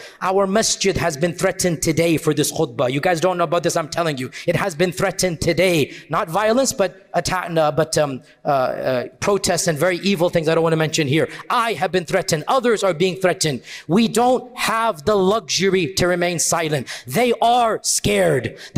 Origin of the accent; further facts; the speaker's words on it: United States; We, as American Muslims, are no longer a very small minority. We're still a minority, but you cannot compare to how we were 40, 50 years ago.